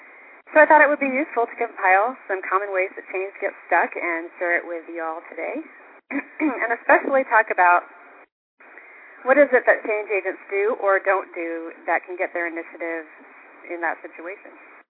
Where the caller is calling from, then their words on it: Atlanta, Georgia, United States; I'm calling from Atlanta, Georgia.